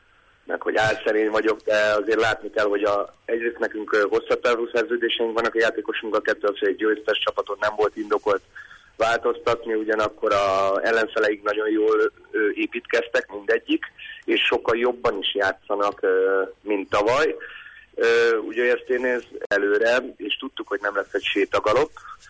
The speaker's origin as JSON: {"language": "Hungarian", "country": "Hungary", "said": "én személy szerint ugye magyarországi magyarként ugye magyar kupát sokszor nyertem játékosként, edzőként"}